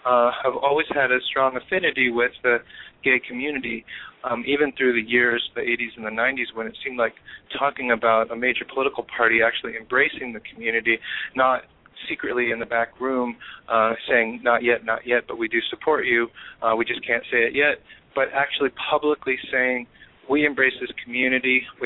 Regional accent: Virginia, United States; You know, growing up in Virginia and being of mixed ancestry.

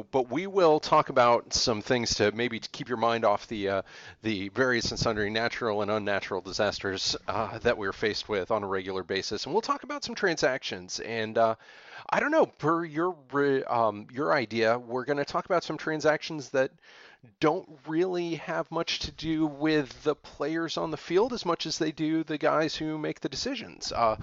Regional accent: Tampa, Florida, United States; born there; I was born in the Tampa area.

